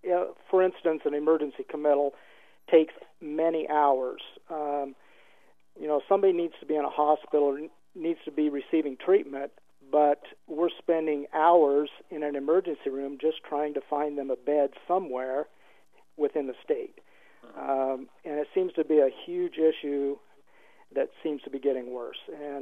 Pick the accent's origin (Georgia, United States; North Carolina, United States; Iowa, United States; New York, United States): Iowa, United States; As you know, I am from Keokuk County, where Sergeant Stein was killed.